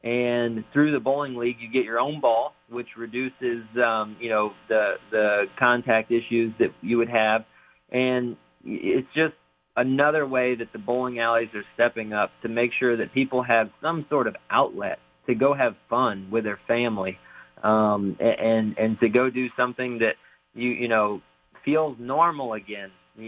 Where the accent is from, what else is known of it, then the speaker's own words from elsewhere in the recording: Florida, United States; And in growing up in Florida, bowling is awesome in the summer because it's so hot to do anything else outside.